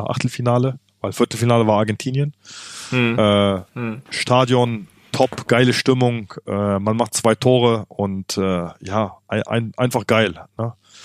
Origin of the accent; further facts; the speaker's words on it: Germany; Ich bin in Deutschland groß geworden. Deutschland hat mir viel gegeben.